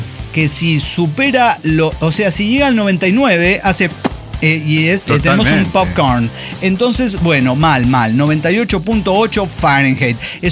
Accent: Seattle, Washington, United States; Soy de Seattle, Washington

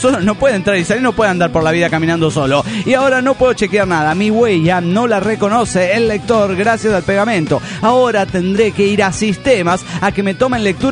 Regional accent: Mexico City, Mexico; soy el demonio del DF mexicano.

